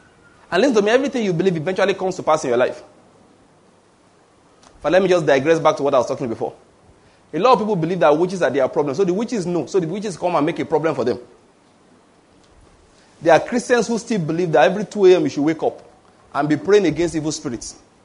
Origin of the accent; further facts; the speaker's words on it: Ondo, Nigeria; Of course, I'm the one from Ondo State. And this is Nigeria.